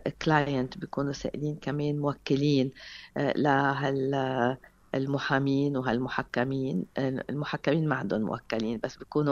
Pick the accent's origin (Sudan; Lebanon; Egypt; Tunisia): Lebanon; كلبنانية بس يعني داخل لبنان